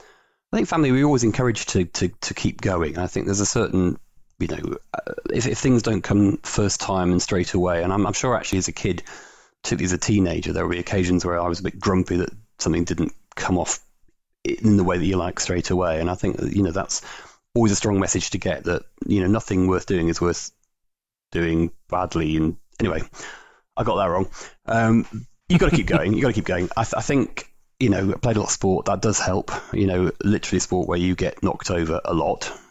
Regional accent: Wales, United Kingdom; I grew up in Wales

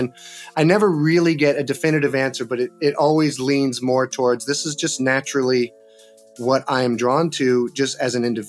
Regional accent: West Hollywood, California, United States; But it's definitely growing up in West Hollywood, in Los Angeles, in the 70s

